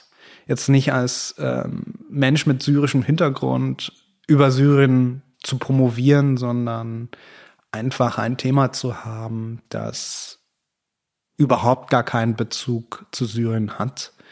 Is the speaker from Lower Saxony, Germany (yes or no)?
no; Düren, North Rhine-Westphalia, Germany; now in Berlin, Germany; Also ich bin in Düren geboren, ja. Das liegt zwischen Köln und Aachen im Rheinland. Da habe ich die ersten 10 Jahre verbracht und als ich zurückgekehrt war, war ich erstmal auch in Düren, genauer gesagt in Echtz.